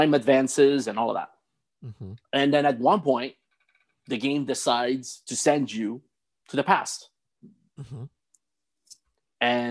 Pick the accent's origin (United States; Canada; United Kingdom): Canada; Yeah, I'm Canadian